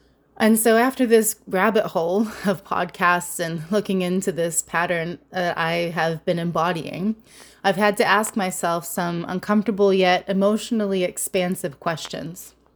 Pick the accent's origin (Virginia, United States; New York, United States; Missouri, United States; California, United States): California, United States; also born or lived in New Zealand; now in Southern United States; I was born in New Zealand, but raised in Southern California. Spring always felt like home, but now, after 15 years of living in the South